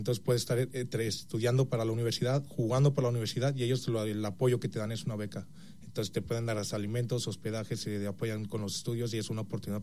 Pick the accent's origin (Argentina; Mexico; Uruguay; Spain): Mexico; Mexico City; Yo de la Ciudad de México.